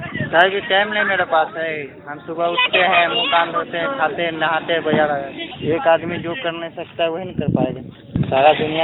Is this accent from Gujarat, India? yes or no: no; Ranchi, Jharkhand, India; रांची से आते हैं।